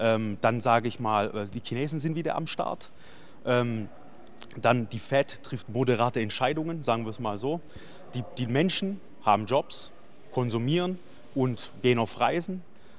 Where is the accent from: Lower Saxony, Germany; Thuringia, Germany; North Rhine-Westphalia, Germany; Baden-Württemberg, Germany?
Baden-Württemberg, Germany; ich als Schwabe